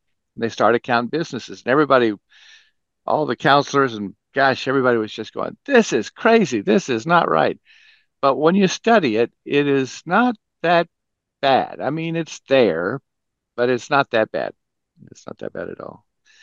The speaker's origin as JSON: {"language": "English", "region": "Kansas", "country": "United States", "said": "You know, I'm originally from Kansas"}